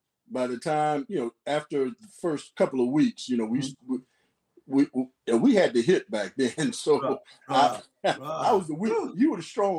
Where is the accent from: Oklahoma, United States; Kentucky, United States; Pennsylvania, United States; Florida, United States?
Florida, United States; Gainesville; I'm from Gainesville, as you said, and born and raised.